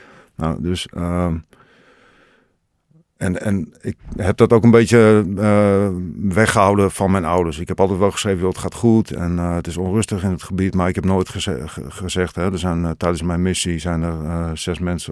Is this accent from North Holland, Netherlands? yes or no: no; Assen, Drenthe, Netherlands; Ik ben opgegroeid in Assen. Ik ben geboren en getogen Drent.